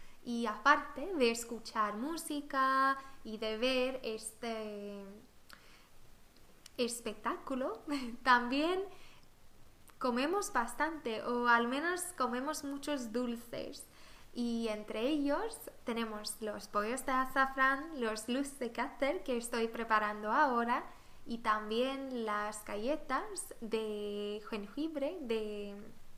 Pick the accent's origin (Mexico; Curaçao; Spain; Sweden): Sweden; Spanish is a second language; Pero bueno, como soy sueca, no sé, me gusta hablar un poco sobre mi país, mis tradiciones.